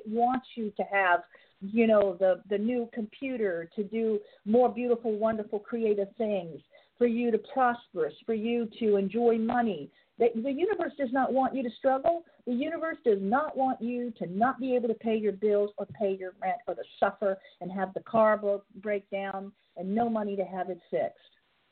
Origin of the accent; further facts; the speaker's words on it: Nova Scotia, Canada; because I'm from Nova Scotia